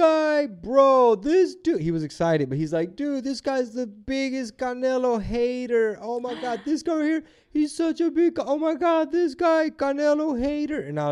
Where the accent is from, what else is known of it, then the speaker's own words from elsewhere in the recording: Houston, Texas, United States; I'm from Houston.